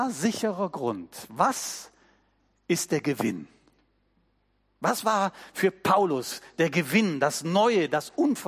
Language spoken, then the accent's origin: German; Cologne, North Rhine-Westphalia, Germany; Ich bin ja in Köln groß geworden und in Köln gab es auch Hochwasser.